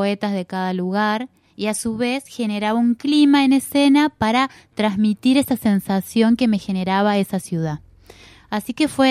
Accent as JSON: {"language": "Spanish", "town": "Concordia", "region": "Entre Ríos", "country": "Argentina", "lives_now": "Córdoba, Argentina", "said": "a lo largo de estos años de estar en Córdoba. Yo soy de Entre Ríos, de Concordia"}